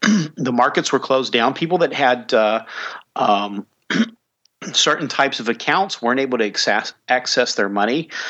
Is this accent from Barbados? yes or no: no; Kentucky, United States; I grew up in Kentucky, and both of my grandparents had farms